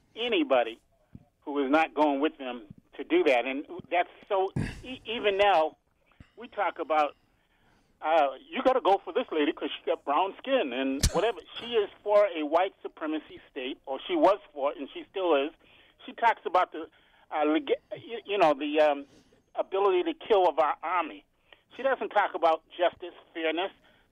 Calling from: Upper Marlboro, Maryland, United States; from Upper Marlboro, Maryland.

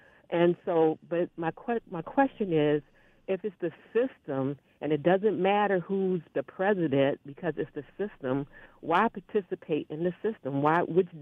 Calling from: Baltimore, Maryland, United States; from Baltimore.

